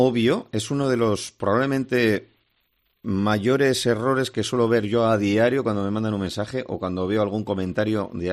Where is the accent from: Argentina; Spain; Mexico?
Spain; Bilbao, Basque Country; Yo soy de Bilbao, soy vasco